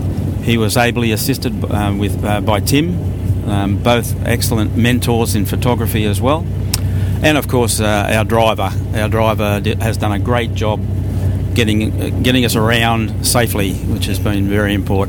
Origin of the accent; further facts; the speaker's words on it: Newcastle, New South Wales, Australia; from Newcastle in Australia.